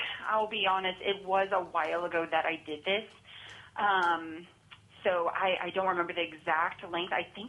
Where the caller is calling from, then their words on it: Soldotna, Alaska, United States; I'm calling from Soldotna.